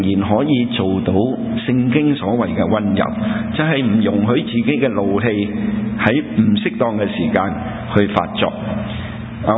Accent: China; 我们中国人有一句说话

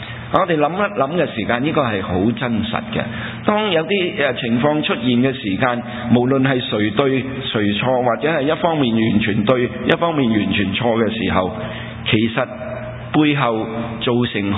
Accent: China; 我们中国人有一句说话

